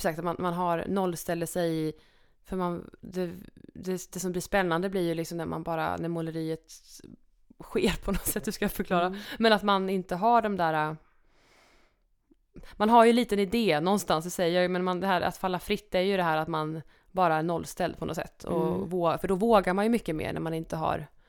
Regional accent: Sunne, Värmland, Sweden; Jag är jättestolt över att jag är från Sunne.

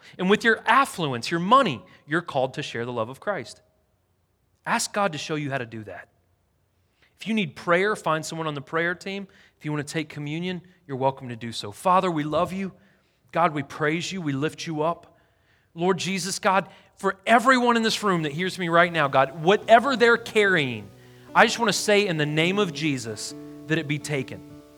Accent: Nashville, Tennessee, United States; And I'm like, hey, I'm from Nashville. Where are you from?

